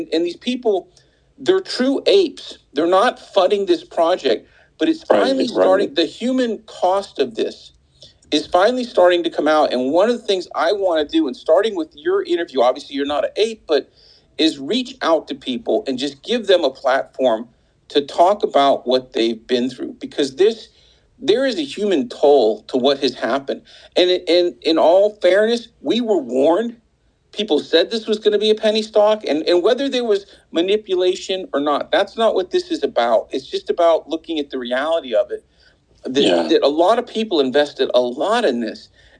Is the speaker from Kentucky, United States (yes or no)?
no; North Carolina, United States; moved away as an adult; now in Los Angeles, United States; I grew up in North Carolina, and I moved out right out of college, and I stayed in LA, and I gave it my all.